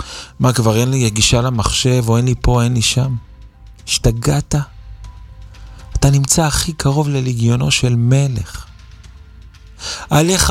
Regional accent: Netanya, Central District, Israel; אני גדלתי בנתניה, נולדתי, גדלתי בעיר הזו. היום היא נקראת עיר מעורבת, יש בה ברוך השם הרבה תורה, הרבה ציבור חרדי וגם הרבה שלא.

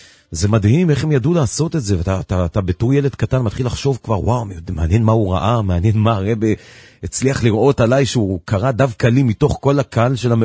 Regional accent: Bnei Brak, Tel Aviv District, Israel; אז אני, בגלל שגדלתי בבני ברק, אז הייתי בבני ברק.

